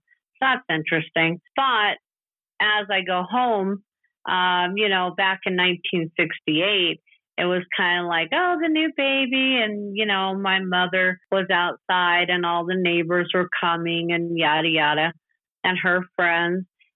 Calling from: Colorado, United States; Yes, I am. I'm calling from the San Luis Valley.

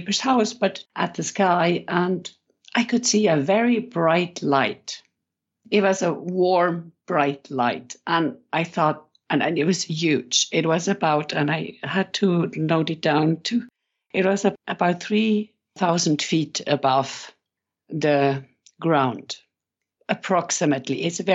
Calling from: Switzerland; Yes, I'm calling from Switzerland, from a rural area, yes, where I've been living for over 10 years now.

